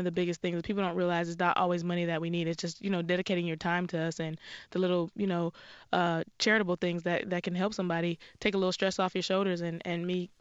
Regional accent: Rochester, Pennsylvania, United States; Pennsylvania. Yeah, but I'm from Rochester, Pennsylvania.

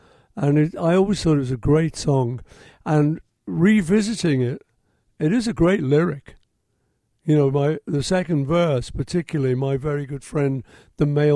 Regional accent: Liverpool, North West England, United Kingdom; You know, when you're a kid growing up in Liverpool, and I suspect it's the same anywhere in America

